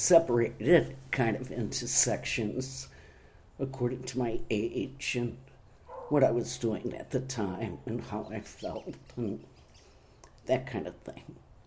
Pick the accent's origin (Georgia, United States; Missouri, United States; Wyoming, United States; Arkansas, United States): Missouri, United States; St. Louis; I was born and raised in St. Louis at the old St. Anthony's Hospital on Merrimack. I went to school in St. Louis.